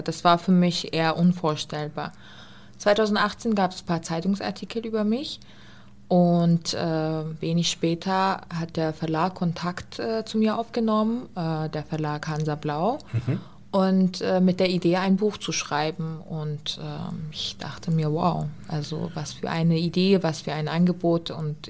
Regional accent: Azerbaijan; now in Germany; also zum Beispiel gehört Aserbaidschan natürlich auch dazu, aber mittlerweile fühle ich mich auch in Florida wohl.

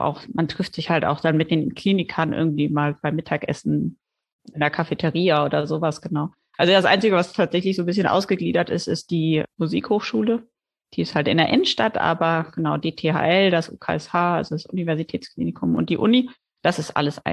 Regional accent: Düsseldorf, North Rhine-Westphalia, Germany; born there; now in Lübeck, Germany; wenn ich damals mit dem Fahrrad eine Viertelstunde nach links oder rechts gefahren bin, war ich halt entweder in Duisburg oder halt weiter in Düsseldorf drin. Deswegen ist es so die Grenze. Und ich habe tatsächlich in Duisburg studiert

